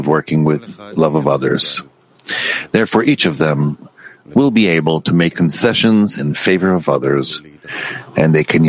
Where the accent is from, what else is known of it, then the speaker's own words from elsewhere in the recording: Italy; English is a second language; Buongiorno to all the friends. We're from Italy, 3, for the preparation.